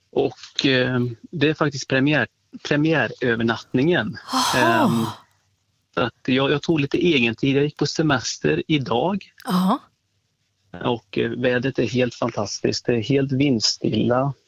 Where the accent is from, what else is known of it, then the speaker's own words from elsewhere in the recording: Västra Götaland County, Sweden; accent: Västergötland dialect; Jag är ju från Västergötland som du hör, på dialekten.